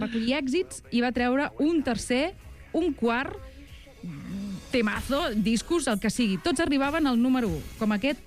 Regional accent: Catalonia, Spain; jo soc província de Tarragona i allà els castellanismes ens venen i ens

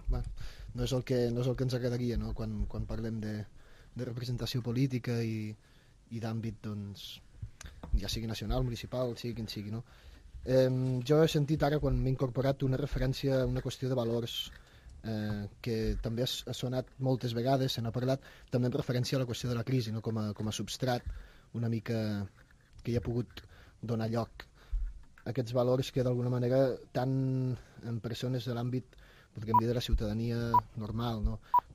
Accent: Castellciutat, Catalonia, Spain; i de Castellciutat, que és el meu poble, pròpiament

